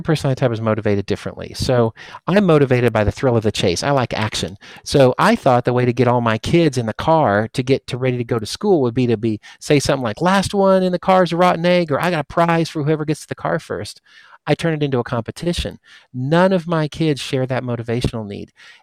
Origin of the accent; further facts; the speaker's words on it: Kansas, United States; I'm from Kansas. So everyone knows about Kansas as Dorothy, right?